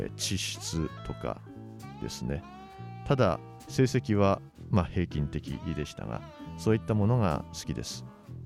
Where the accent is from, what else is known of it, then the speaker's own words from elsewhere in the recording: Kanagawa, Japan; 名字は地元が神奈川なもんですから、その地元の英雄から取らせていただいて、